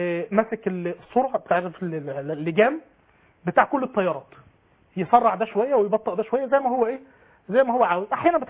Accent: Egypt; اللي مثلا بيقوم بها باسم يوسف هنا عندنا في مصر

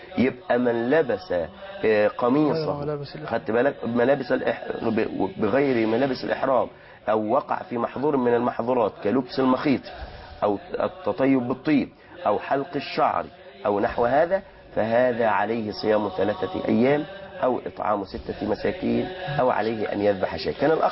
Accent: Egypt

